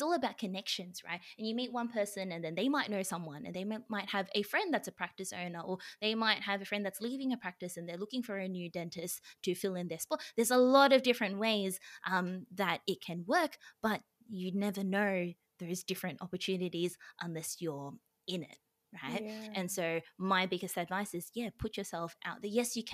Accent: Melbourne, Victoria, Australia; born there; also born or lived in Sydney; now in Brisbane, Australia; family's all in Melbourne. So I was born in Melbourne, studied in Sydney, but now I work in Brisbane.

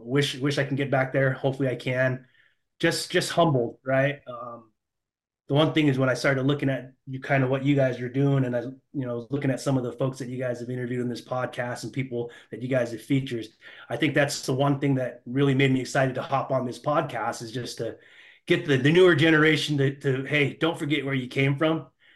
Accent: Sandy, Utah, United States; born in, you know, Sandy, Utah, and I didn't know any better. So 7, 8 years old, I was like, oh yeah, I'm an American

